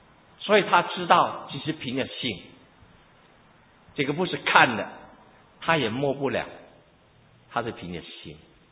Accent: Hong Kong; now in United States; 我从东南亚来美国的时候，其实东南亚很多机会做善事，就是我从香港过来做善事

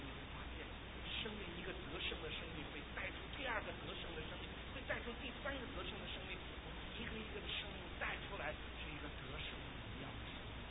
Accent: China; 我觉得这件事情哈，我们中国人struggle最大。

